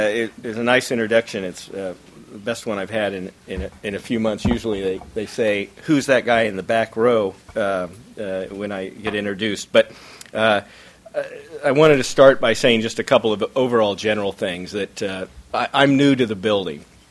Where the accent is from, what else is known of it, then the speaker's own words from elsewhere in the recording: Kansas, United States; I'm as a Midwesterner that you took under your wings, and being from Western Kansas, I still want to try to convince you that South Dakota is part of the East Coast establishment.